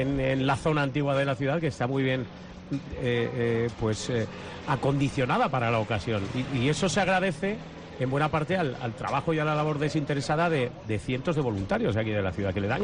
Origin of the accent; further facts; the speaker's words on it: Alfaro, La Rioja, Spain; yo soy de Alfaro